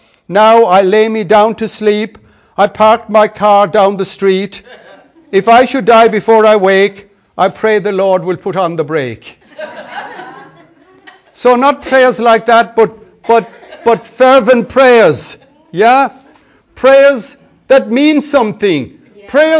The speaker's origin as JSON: {"language": "English", "country": "Puerto Rico", "said": "I was from Puerto Rico. There was no hope for me."}